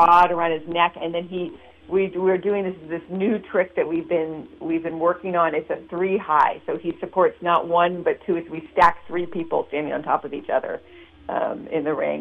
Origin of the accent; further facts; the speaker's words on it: San Francisco, California, United States; So when I started out, I grew up in San Francisco. My parents worked for the opera. I kind of grew up backstage at the opera.